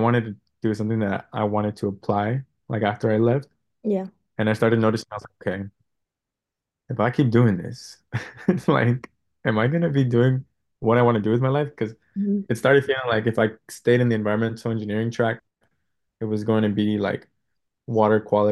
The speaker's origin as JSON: {"language": "English", "town": "Hayward", "region": "California", "country": "United States", "said": "So I'm from Hayward, and I moved maybe like three schools in middle school until I finally landed at like the fourth one"}